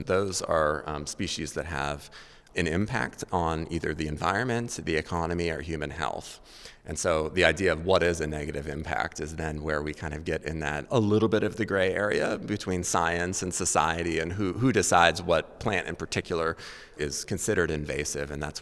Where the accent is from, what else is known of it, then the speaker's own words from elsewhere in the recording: Pittsburgh, Pennsylvania, United States; And that's definitely how I learned multiflora rose growing up in the Pittsburgh area of the jaggers in your legs as you walk through.